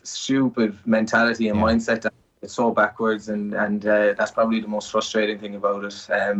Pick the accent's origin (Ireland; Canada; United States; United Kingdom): Ireland; Cork, Munster; growing up in Cork, as a teenager hanging around Cork, everywhere.